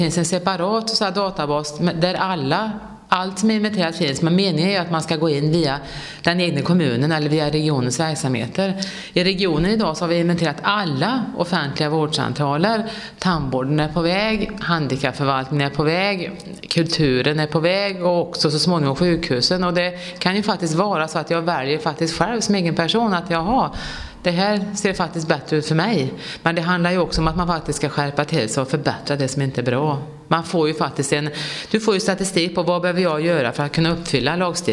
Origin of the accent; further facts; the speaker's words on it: Västra Götaland County, Sweden; jag är född och uppväxt i Dalsland och lite sån här naturmänniska